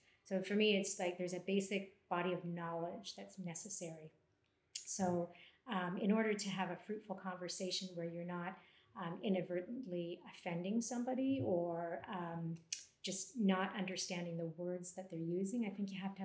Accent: Canada; You know, as Canadians, certainly as Canadian military, we're very focused on be there 10 minutes early to mark your map.

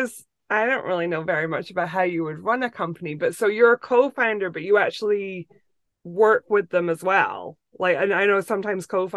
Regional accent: Scotland, United Kingdom; moved away as an adult; now in Florida, United States; I grew up in Scotland, and I met my husband in Scotland, and he's from Florida. And so that's how we moved to Florida, and I've lived here for 15 years.

